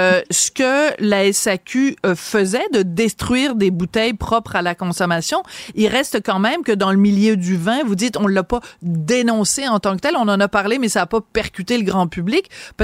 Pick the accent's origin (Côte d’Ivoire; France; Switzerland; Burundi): France; Nouvelle-Aquitaine; accent: Bordeaux; Puis là, c'est mon petit accent bordelais qui remonte à la surface.